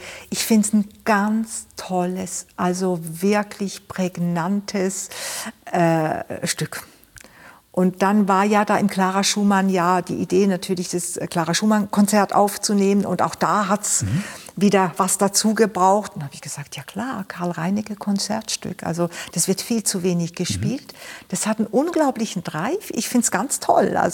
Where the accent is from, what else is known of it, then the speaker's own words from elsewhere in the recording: Switzerland; born there; meine Eltern sind beide aus Ungarn gekommen, in 56. Ich bin zwar schon in der Schweiz geboren, aber ich habe natürlich ungarische Wurzeln. Mhm. Und ich habe auch einen Großteil meiner Ausbildung dann wieder in Ungarn gemacht, an der Franz Liszt Musikakademie. Ich spreche auch Ungarisch